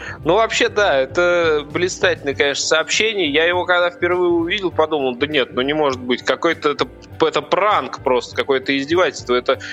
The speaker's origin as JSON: {"language": "Russian", "town": "Sormovo", "region": "Nizhny Novgorod Oblast", "country": "Russia", "tie": "born or raised there", "lives_now": "Moscow, Russia", "said": "сегодня я не из Москвы, сегодня я в путешествии на малой родине, в Сормове."}